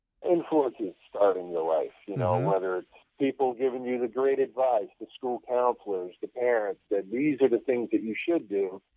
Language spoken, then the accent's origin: English; New York, United States; also born or lived in North Carolina; Well, you know, the thing is, I was raised in New York, mm-hmm. but I was actually born in North Carolina, along with just about my entire family.